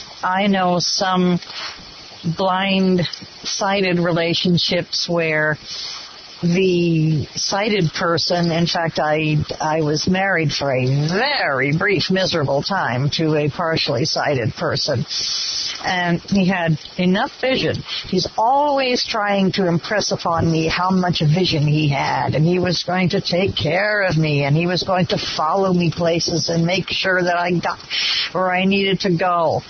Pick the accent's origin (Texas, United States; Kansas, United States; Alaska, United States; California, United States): California, United States; Visalia; I'm from Visalia, California.